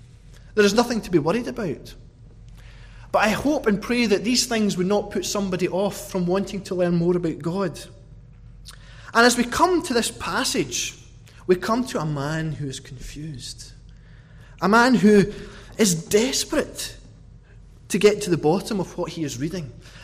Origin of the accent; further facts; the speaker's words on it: Scotland, United Kingdom; I know as a Scotsman that that's quite unusual.